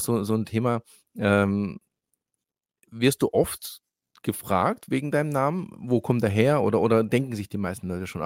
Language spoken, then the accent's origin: German; Heilbronn, Baden-Württemberg, Germany; Ich bin ja auch hier in Deutschland in Heilbronn geboren und aufgewachsen und lebe immer noch in Heilbronn und komme hier nicht weg. Bin hier tatsächlich verwurzelt.